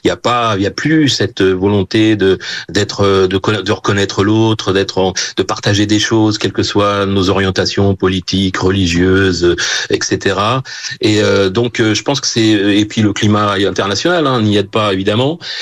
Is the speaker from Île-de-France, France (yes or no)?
yes; Sartrouville, Île-de-France, France; J'ai grandi à la Cité des Indes. Bon, voilà, la Cité des Indes, elle est dans un coin au fin fond de Sartrouville.